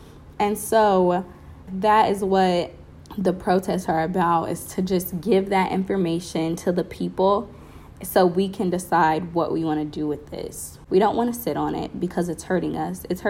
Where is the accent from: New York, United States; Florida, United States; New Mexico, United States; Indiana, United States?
Indiana, United States; Indianapolis; born or raised there; also born or lived in Georgia, United States